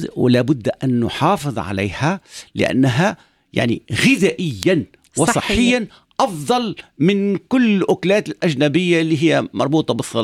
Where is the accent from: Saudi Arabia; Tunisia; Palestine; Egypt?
Tunisia; احنا عندنا في تونس وفي مصر بالخصوص في الشرق عندنا الملوخية